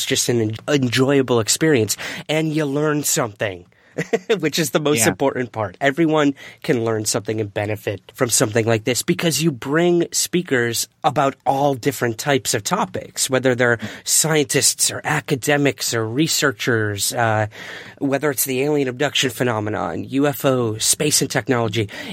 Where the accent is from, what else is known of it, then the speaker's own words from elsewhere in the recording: Syracuse, New York, United States; from Syracuse, New York, my hometown, my newspaper that I grew up reading.